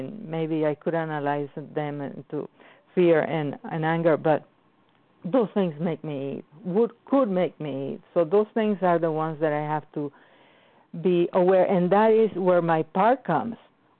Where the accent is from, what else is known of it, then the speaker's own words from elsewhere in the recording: Wisconsin, United States; I'm from Wisconsin.